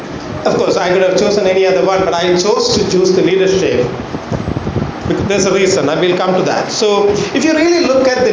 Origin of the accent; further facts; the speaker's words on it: India; you know, we are all Indian, so let me pick up an Indian.